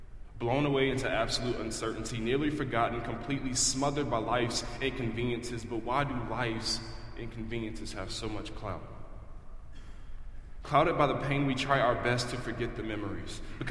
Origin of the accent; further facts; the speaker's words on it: South Carolina, United States; I am a graduate of the 2017 class. I'm from South Carolina.